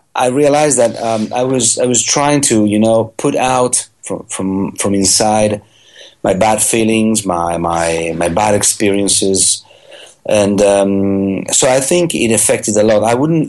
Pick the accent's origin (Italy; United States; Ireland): Italy; I'm a British citizen actually. Although I was born and raised in Italy, my mum comes from Manchester.